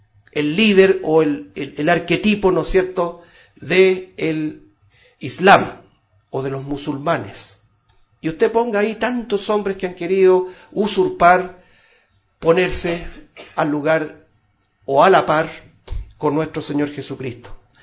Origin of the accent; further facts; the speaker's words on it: Chile; Sí, somos chilenos, pero nuestra patria es celestial.